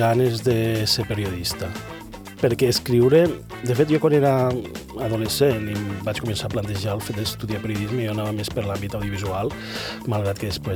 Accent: Campredó, Catalonia, Spain; also born or lived in Paüls; Ara mateix m'he assentat aquí a Terres de l'Ebre. Jo sóc de Campredó, mig de Campredó, mig de Paüls.

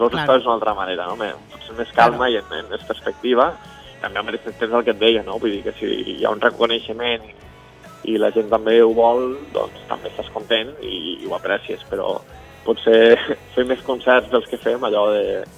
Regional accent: Flix, Catalonia, Spain; perquè jo soc de Flix i per mi és una manera de... Bueno, és natural, no? D'ensenyar a casa meua

